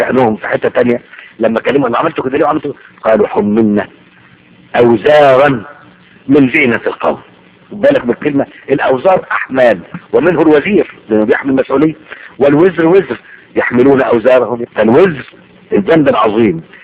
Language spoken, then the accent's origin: Arabic; Egypt; بتحصل حاجات في الأرياف عندنا في مصر ساعات